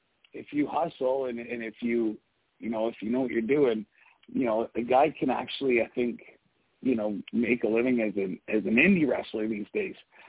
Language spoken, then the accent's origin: English; Canada; being a Canadian wrestler of smaller stature, Benoit really appealed to me.